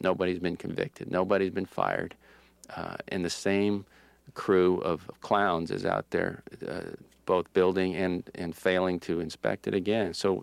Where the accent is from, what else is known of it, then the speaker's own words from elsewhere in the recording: Florida, United States; I mean, when you're born and raised in Florida, you have limited options. I mean, to me, Atlanta is the far north.